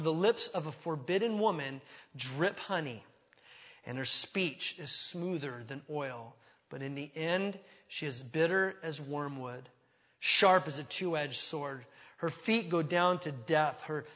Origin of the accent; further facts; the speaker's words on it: California, United States; Yeah, I grew up down in Southern California, and they offered a driver's education class, and I took it.